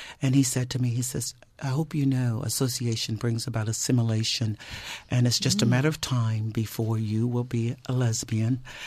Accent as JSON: {"language": "English", "town": "Nashville", "region": "Tennessee", "country": "United States", "tie": "born or raised there", "said": "Well, I was raised in Nashville, Tennessee, and I was raised in a pretty close-knitted family, and did not have a lot of freedom of expression."}